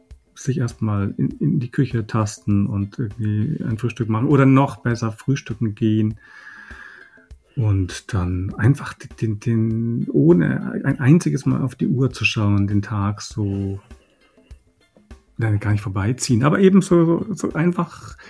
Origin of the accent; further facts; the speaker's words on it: Nuremberg, Bavaria, Germany; Als Nürnberger lasse ich ausrichten